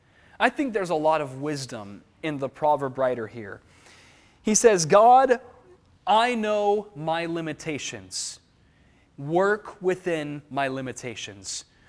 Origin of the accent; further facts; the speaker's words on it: United States; as an American, I realize that I sometimes need to pray more so the first prayer.